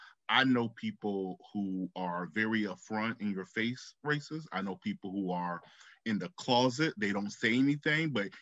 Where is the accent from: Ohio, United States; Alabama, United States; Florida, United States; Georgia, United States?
Florida, United States; we're from the South, we're from Florida, so we know how bad things can get.